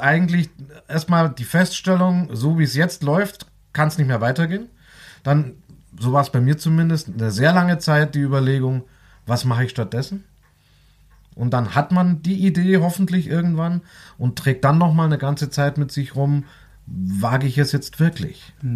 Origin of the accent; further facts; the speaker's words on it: Southern Germany, Germany; also ich stamme ursprünglich aus Süddeutschland